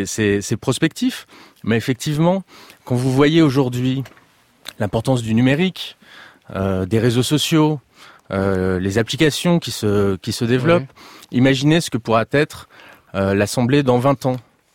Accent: Paris, Île-de-France, France; quand je descends du métro, parce que je suis parisien

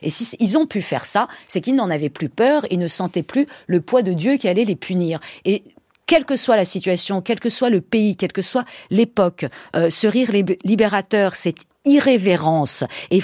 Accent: Martinique, France; moi je suis enfant de la Martinique et de Saint-Louverture.

